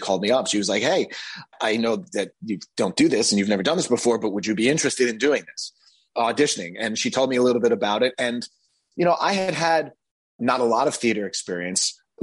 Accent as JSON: {"language": "English", "town": "Long Island", "region": "New York", "country": "United States", "tie": "born or raised there", "said": "Idina and I grew up together on Long Island."}